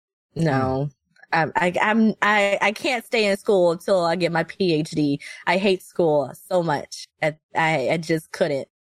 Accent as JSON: {"language": "English", "region": "Virginia", "country": "United States", "tie": "born or raised there", "moved": "as an adult", "lives_now": "Atlanta, United States", "said": "Well, I grew up in Virginia, lived with my grandmother till I was 18. And then once I graduated high school, that same day, I hiked it to Georgia, where my mother was living. And I refused to go back to Virginia."}